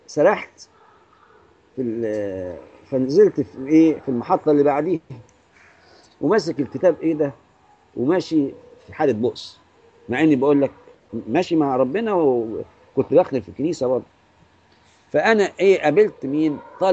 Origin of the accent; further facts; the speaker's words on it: Alexandria, Alexandria Governorate, Egypt; وبعدين ما انساش مرة عندنا في اسكندرية الترام دورين